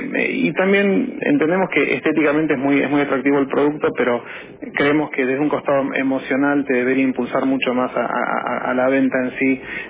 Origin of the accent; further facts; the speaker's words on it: Argentina; primero como argentinos que somos todos